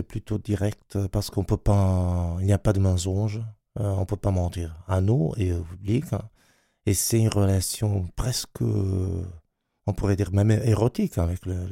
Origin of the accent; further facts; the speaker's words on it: Italy; French is a second language; Oh, non, je suis Italien, tout à fait. Moi, j'habite Rome, oui. Je suis Italien, oui.